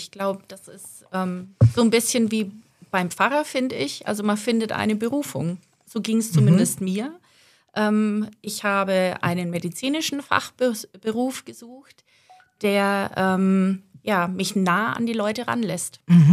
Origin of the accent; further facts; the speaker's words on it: Coburg, Bavaria, Germany; Ich bin gebürtig aus der Nähe von Coburg und bin dort aufgewachsen. Und bin dann in Erlangen dort in die Schule für Hebammen gegangen.